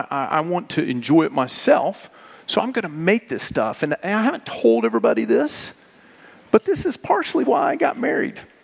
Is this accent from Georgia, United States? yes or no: no; Tennessee, United States; And that's a big deal because I'm from Tennessee, grew up Southern, ate Southern food all my life.